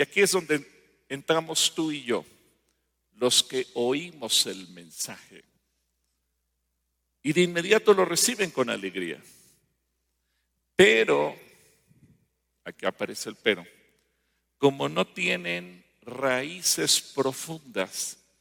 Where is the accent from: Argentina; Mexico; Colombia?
Mexico; a ver, como mexicanos, dice que nos ve gente de otros países